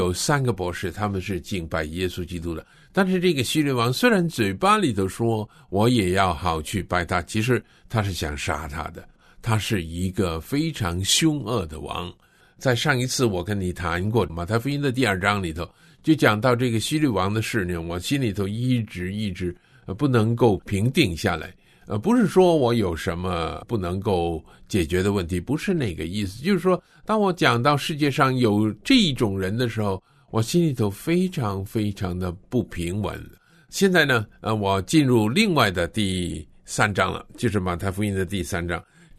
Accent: China; 特别是我们中国人很不喜欢把它讲出来的

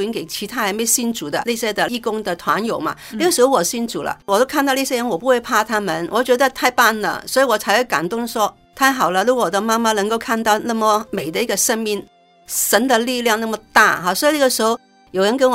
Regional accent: Hong Kong; 我也是香港人，我19岁的时候信耶稣，我20岁的时候认识刘牧师的。

